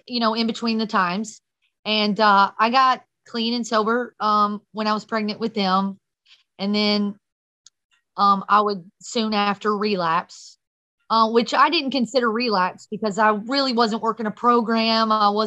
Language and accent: English; Ohio, United States; now in Tennessee, United States; And so I'm originally from Ohio, but we came down here to Tennessee.